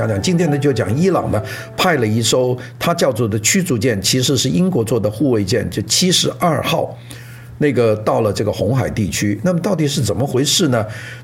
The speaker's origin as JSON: {"language": "Chinese", "region": "Guangdong", "country": "China", "said": "我们广东人"}